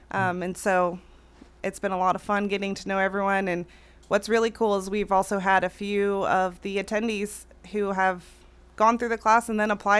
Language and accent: English; Ohio, United States; moved away; I'm actually from Ohio, so I moved down here, and we didn't have a program like that up in Ohio.